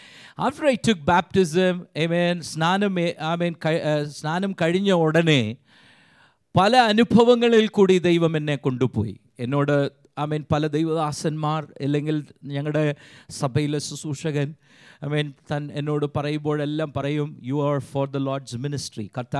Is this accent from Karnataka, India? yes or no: yes; Bangalore, Karnataka, India; ഞങ്ങൾ ജനിച്ചു വളർന്നത് ബാംഗ്ലൂർ എന്ന് പറയുന്ന ഒരു പട്ടണത്തിലാണ്. And we were raised there